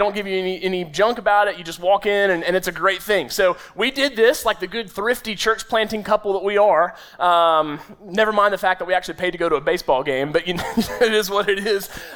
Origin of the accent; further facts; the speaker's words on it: Ellijay, Georgia, United States; I'm from Ellijay, so technology comes a little bit harder to me every now and again.